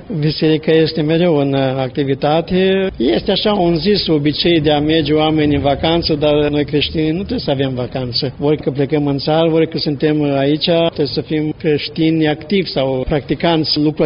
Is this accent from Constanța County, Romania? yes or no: no; Stornești, Iași County, Romania; Eu sunt din județul Iași, din comuna Sinești, satul Stornești. Preot am fost în zona Teleormanului Alexandria, satul Cetatea, parohia Sfântul Dumitru.